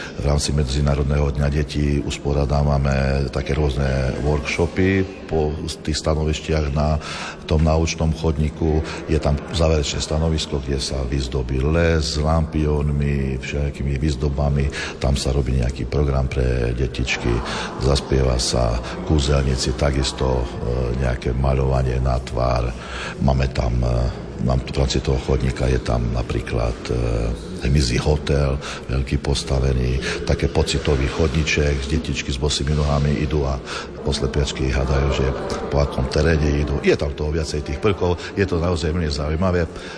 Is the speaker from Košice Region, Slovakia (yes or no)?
yes; Šaca, Košice Region, Slovakia; ja som, nie som rodený Šačan, ja som sa v 5 rokov prisťahoval do Šace